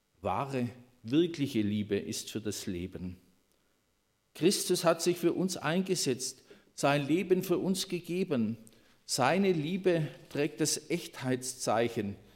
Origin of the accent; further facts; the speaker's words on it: Baden-Württemberg, Germany; In Berlin, da geht es ja auch anders zu wie bei uns im Schwarzwald.